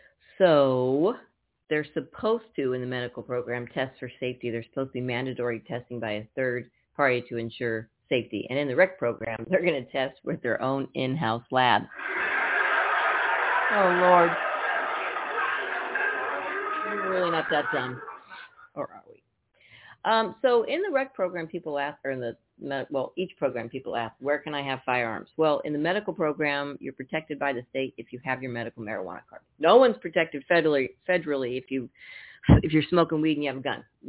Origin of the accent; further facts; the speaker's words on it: Napa, California, United States; Some people said I had an accent. They're like, where are you from? I'm from Napa, of all places. I don't think Napa has an accent, except for Valley Girl, right?